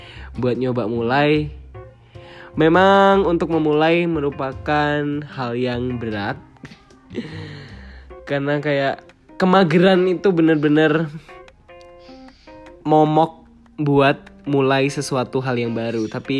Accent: Malang, East Java, Indonesia; saya asli Malang. TK, SD, SMP, SMK saya di Malang. Sampai kuliah ini pun saya juga masih di Malang.

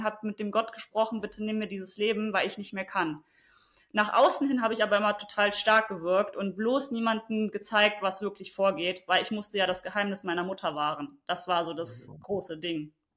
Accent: Germany; Also ich komme aus Deutschland, meine Eltern kommen aus Polen und aus dem Iran

